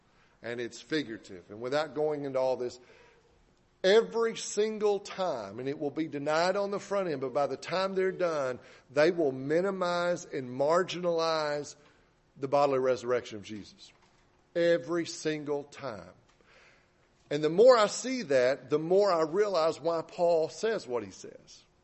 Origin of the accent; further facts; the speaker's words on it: Arkansas, United States; Now, I'm from Arkansas, but I may be a little slow, but I can get that one.